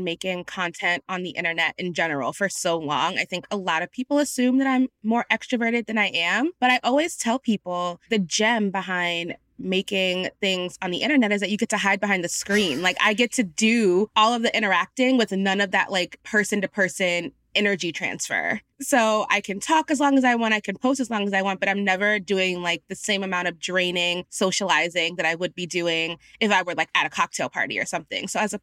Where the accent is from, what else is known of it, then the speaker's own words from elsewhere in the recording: New Jersey, United States; now in Philadelphia, United States; So I'm originally from New Jersey, but I went to college here.